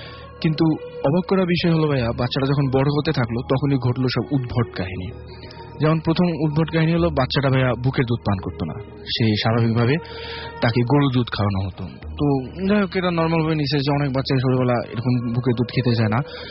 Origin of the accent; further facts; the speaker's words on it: Babuganj, Barisal Division, Bangladesh; now in Dhaka, Bangladesh; আমি ঢাকা মহাখালী থেকে আসছি। আমার হোম টাউন পূর্ব বরিশাল জেলার বাবুগঞ্জ থানার বাহাচক গ্রাম।